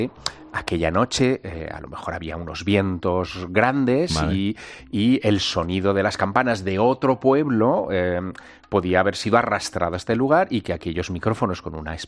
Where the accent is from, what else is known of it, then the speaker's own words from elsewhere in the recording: Teruel, Aragon, Spain; Bueno, yo soy de Teruel, de Aragón